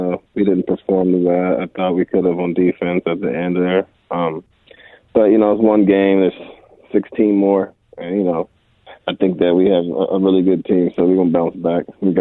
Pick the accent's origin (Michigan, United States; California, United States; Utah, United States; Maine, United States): California, United States; San Bernardino; I was from San Bernardino, so I had some family come travel up and come see me.